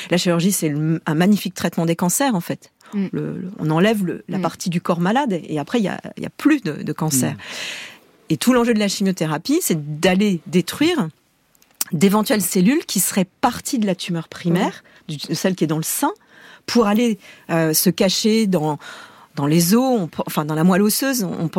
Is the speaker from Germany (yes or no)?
no; France; Voilà, on est français, on adore le bon vin.